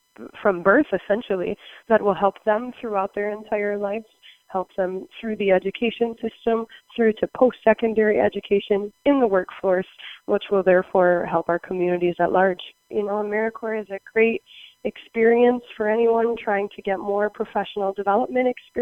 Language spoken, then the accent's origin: English; Shelby, Michigan, United States; I'm from Shelby originally, born and raised, and continued on to Grand Valley State University and then joined the Peace Corps. In 2015, I served in Burkina Faso, West Africa for just over 2 years.